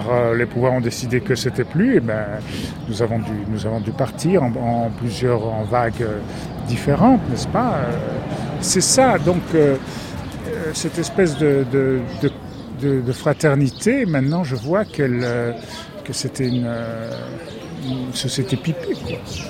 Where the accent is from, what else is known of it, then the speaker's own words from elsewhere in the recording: Tunisia; je suis né en Tunisie, dans les années, je suis né en 46